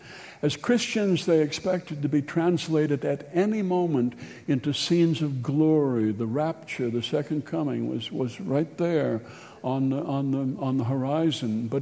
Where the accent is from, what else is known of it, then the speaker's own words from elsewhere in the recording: Anoka, Minnesota, United States; I was born in 1942. So this is my hometown